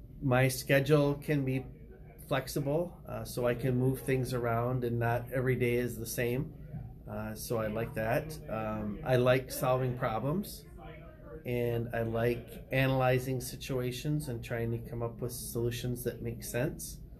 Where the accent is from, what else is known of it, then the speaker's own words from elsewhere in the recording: Gladwin, Michigan, United States; born there; also born or lived in northern Minnesota; Originally, I'm from a small town by the name of Gladwin, Michigan, which is about 150 miles south of the Mackinac Bridge. So Michigan has an upper peninsula and a lower peninsula, and I was born in the lower peninsula.